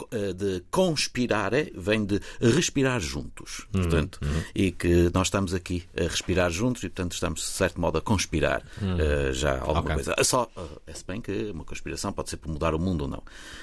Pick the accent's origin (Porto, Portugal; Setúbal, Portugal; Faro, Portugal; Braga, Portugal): Porto, Portugal; Eu sou natural do Porto, somos ambos do Porto.